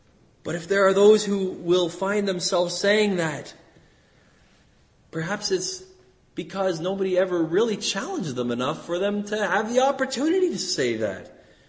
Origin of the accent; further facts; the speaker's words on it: Canada; Listen, though, to what God is saying to us as Canadian Christians.